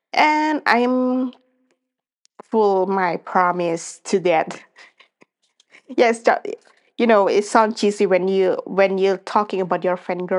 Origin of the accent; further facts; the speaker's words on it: Indonesia; English is a second language; I said like I'm from Indonesia